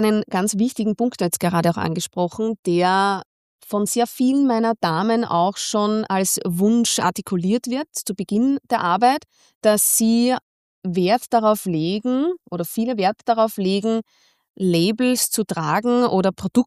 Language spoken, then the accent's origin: German; Baden, Lower Austria, Austria; Ich bin in Baden bei Wien aufgewachsen, in einem Umfeld, ja, in dem gutes Benehmen immer schon dazugehört haben.